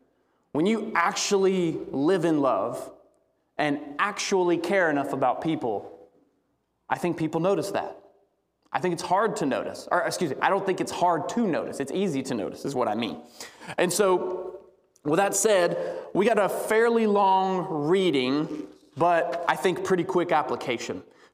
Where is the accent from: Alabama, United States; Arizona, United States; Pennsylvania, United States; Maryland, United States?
Alabama, United States; You know, I grew up in Alabama, so it's not very likely.